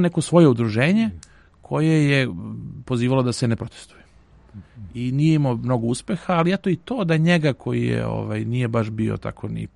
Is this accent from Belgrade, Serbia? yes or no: yes; Belgrade, Serbia; ja sam iz Beograda, roditelji su mi fakultetski obrazovani bili, imao sam gde da živim.